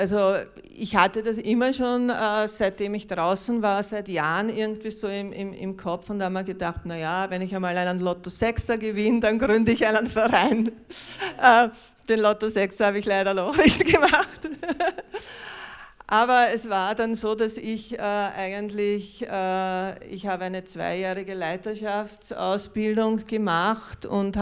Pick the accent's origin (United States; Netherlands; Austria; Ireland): Austria; Und ich hatte den Vorteil als Österreicherin, dass mich der Sozialstaat gestützt hat.